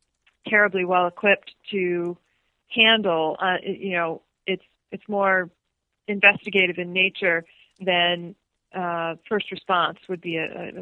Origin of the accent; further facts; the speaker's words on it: Midwest, United States; I grew up in the Midwest and in a large family that didn't do outdoor stuff